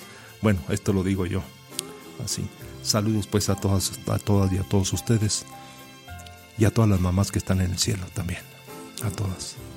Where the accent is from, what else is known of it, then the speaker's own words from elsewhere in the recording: Meoqui, Chihuahua, Mexico; allá en mi pueblito Meoqui, Chihuahua, allá recuerdo donde vivía